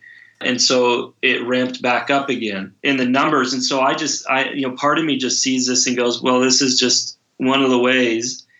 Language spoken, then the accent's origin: English; United States; You know, I grew up in the United States, and I was used to meeting men from Mexico that had come across the border